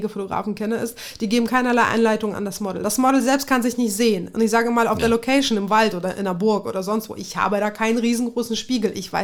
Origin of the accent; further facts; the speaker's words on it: Kazakhstan; Ich komme ja aus Kasachstan ursprünglich